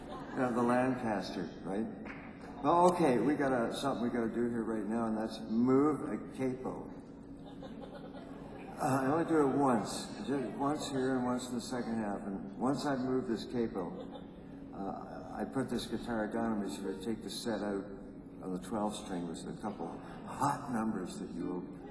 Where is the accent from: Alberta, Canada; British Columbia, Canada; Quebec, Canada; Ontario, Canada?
Ontario, Canada; Toronto; We're down from Toronto doing 9 shows. We all live in Toronto. We don't smoke crack cocaine. We're all from Toronto, and we're all good boys.